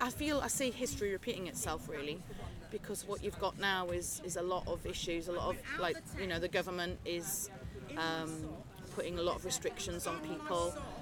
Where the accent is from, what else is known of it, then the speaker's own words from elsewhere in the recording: South Shields, North East England, United Kingdom; I'm from the northeast of England, so I grew up in South Shields, okay, and then in a small village near there. So, very passionate Geordies